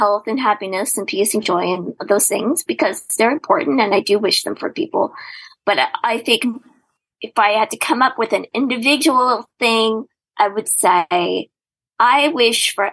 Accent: Sacramento, California, United States; I'm from Sacramento, California.

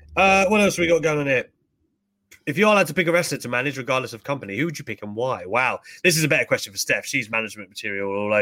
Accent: United Kingdom; if I go to America as a Brit and I watch the Lakers, I want to see LeBron James.

